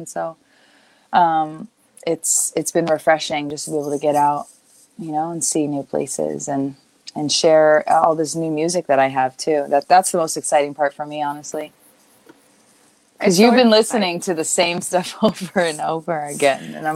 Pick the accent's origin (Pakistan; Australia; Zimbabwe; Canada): Canada; now in United States; Hi, I'm from Canada. I live in California.